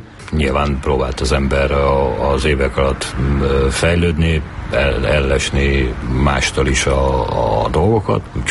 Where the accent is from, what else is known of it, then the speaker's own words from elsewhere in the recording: Bogád, Baranya, Hungary; én egy Pécs mellett egy faluban nőttem fel, Bogárdon, ahol koriban szerintem ilyen 900 környékén most is talán ezren alaknak a faluba, tehát egy kis falu.